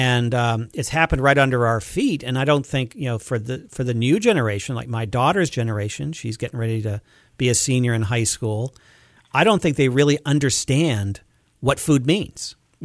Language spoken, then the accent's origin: English; Mount Desert Island, Maine, United States; I grew up on Mount Desert Island, and my parents were potters, so we have something else in common.